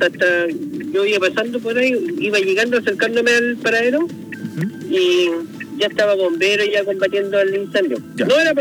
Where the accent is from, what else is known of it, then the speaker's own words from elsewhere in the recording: Valparaíso, Chile; soy de Valparaíso y mi recorrido es Valparaíso y en la Plaza Sotomayor.